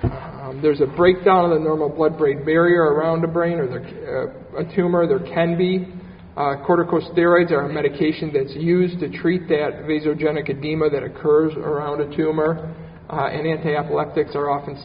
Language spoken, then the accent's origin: English; Buffalo, New York, United States; I'm originally from Buffalo and did the majority of my training here.